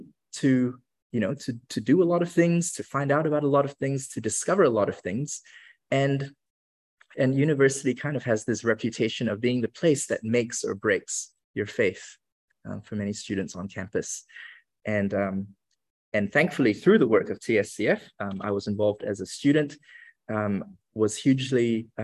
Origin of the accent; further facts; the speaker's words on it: Kuala Lumpur, Federal Territory of Kuala Lumpur, Malaysia; also born or lived in Hamilton, New Zealand; I was born in Hamilton, but I was raised in Malaysia, specifically Kuala Lumpur, near the capital city. And so I kind of have a foot in both worlds. But ethnically, I am Malaysian Chinese